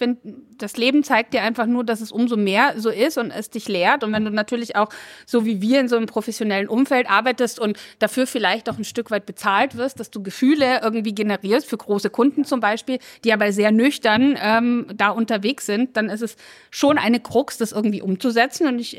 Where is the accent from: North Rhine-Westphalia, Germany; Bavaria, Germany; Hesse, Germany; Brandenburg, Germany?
Bavaria, Germany; ich komme aus Bayern, war immer schon viel auch in Österreich